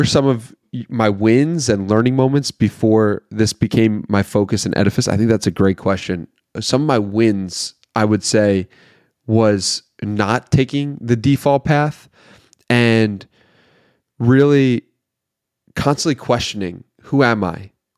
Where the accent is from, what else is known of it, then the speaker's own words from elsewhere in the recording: Long Island, New York, United States; But I came from New York, Long Island, New York.